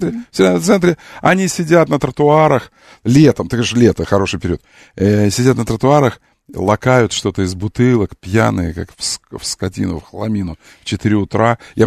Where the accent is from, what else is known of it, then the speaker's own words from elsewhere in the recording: Kerch, Crimea, Ukraine; born there; Я родился в Керчи. Это Крым, чтобы было понятно.